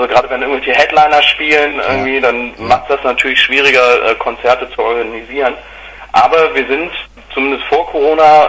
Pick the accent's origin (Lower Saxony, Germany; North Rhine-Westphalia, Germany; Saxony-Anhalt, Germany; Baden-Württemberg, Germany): North Rhine-Westphalia, Germany; now in Wedel, Germany; Ich komme ursprünglich gar nicht aus Wedel. Ich komme aus Nordrhein-Westfalen und bin 2003 hierher gezogen